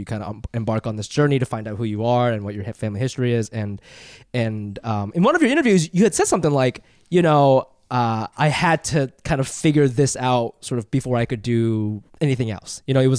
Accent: Japan; also born or lived in Singapore / Ohio; now in Mexico; oh, I'm from Japan. Then I moved to Singapore. Then I moved to Ohio.

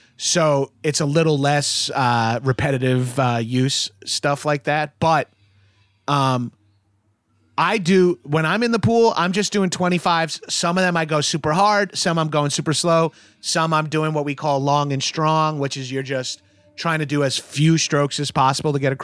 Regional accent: New York, United States; One lady's from Queens. I said, oh, I'm from Long Island.

